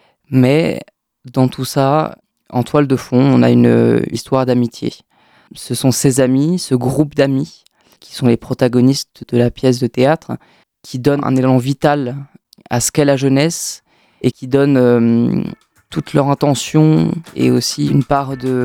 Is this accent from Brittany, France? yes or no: yes; Saint-Brieuc, Brittany, France; j'ai 20 ans, je suis né à Saint-Brieuc, j'ai fait mon collège à Saint-Brieuc.